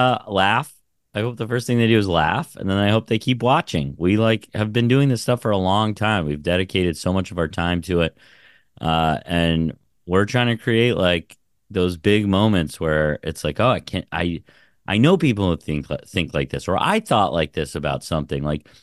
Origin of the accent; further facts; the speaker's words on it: Grand Junction, Colorado, United States; Colorado guy. Love to connect. I'm from Grand Junction.